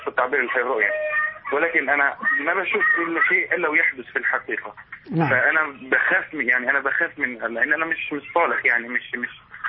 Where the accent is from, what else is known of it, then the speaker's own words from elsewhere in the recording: Egypt; انا مصري اساسا